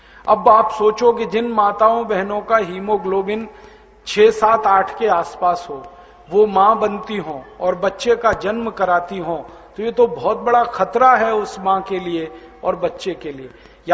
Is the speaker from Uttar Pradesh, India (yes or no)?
yes; Uttar Pradesh, India; मेरा जन्म उत्तर प्रदेश के गांव में हुआ, अलीगढ़ जिले में। आपको हैरानी होगी, ये अलीगढ़ जिला दिल्ली के बहुत नजदीक है, राजधानी वहां से 130 किलोमीटर दूर है और मेरा गांव अलीगढ़ से करीब 60 किलोमीटर